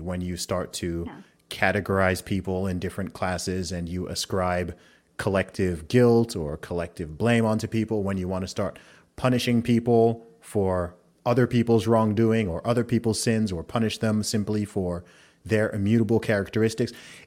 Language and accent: English; Saudi Arabia; also born or lived in England; I grew up primarily in the Middle East. I grew up in Saudi Arabia, but I was born in England, went to an American school in Saudi Arabia for a while. Then I went back to school in England. My family's from Nigeria.